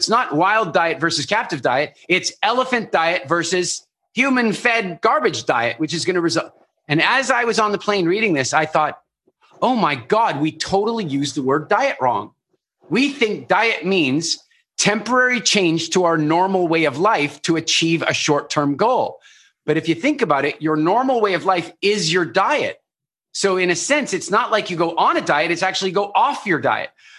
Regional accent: Pretoria, Gauteng, South Africa; born there; Ek is in Afrikaner. You know, I was born in Pretoria. I know I don't sound like it, but … Like I'm about as Afrikaans as you can get from a DNA perspective.

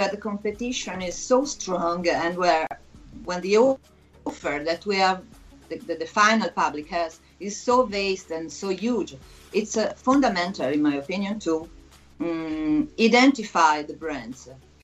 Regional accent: Vicenza, Veneto, Italy; I was born in a region in Veneto and in Vicenza, particularly, which is my hometown

